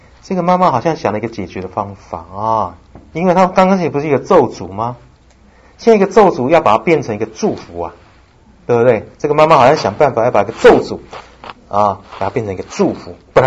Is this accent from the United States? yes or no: no; China; 因为他怕我们中国人不太能够理解